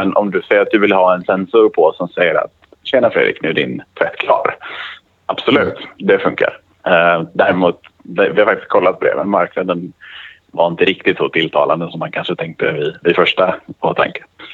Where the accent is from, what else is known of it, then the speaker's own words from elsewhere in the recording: Gothenburg, Västra Götaland County, Sweden; Får jag ändå säga, som god göteborgare.